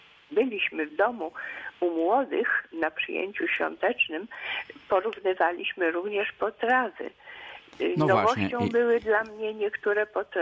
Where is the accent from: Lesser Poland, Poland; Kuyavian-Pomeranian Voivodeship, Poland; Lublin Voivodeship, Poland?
Lublin Voivodeship, Poland; moved away; pochodzę z Lubelszczyzny, później przyjechaliśmy tutaj na zachód, ale w Karkonosze, blisko Świeradowa Zdroju, na wsi mieszkaliśmy.